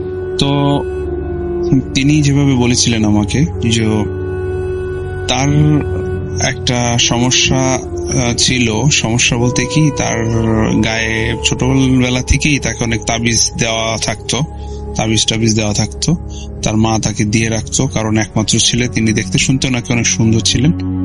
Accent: Gopalganj, Dhaka Division, Bangladesh; now in Italy; Italy থেকে বলতেছি। ইতালির অস্ট্রিয়াতে থাকি আমি। আমার বাড়ি হচ্ছে গোপালগঞ্জ, থানাপাড়া।

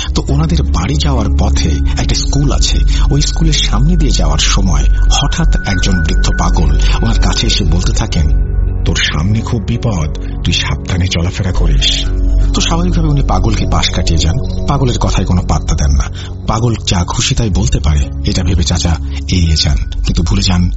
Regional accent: Mymensingh, Mymensingh Division, Bangladesh; now in Gazipur, Bangladesh; আমার home town Mymensingh, কিন্তু আমার পরিবার সহ আমি গাজীপুরে থাকি।

